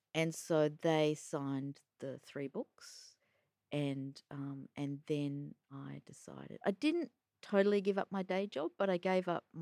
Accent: Australia; also born or lived in New Zealand; I'm Australian, and then I was living in New Zealand and published in New Zealand.

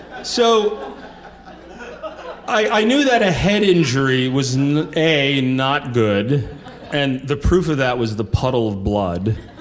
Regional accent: Vermont, United States; John's from Vermont, I'm from Vermont. We're both from squarely middle-class kind of backgrounds.

